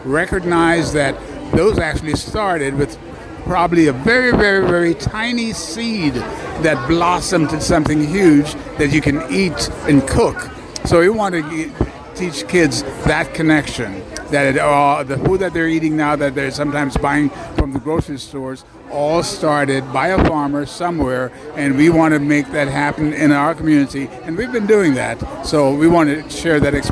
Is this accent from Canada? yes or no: no; Jamaica; also born or lived in Atlanta, United States / Chicago, United States; now in St. Petersburg, United States; Yeah, I am a transplant from Atlanta by way of Chicago, and ultimately by way of Jamaica. So I've been in this country over, 60 odd years. And I moved down to St. Pete 3 years ago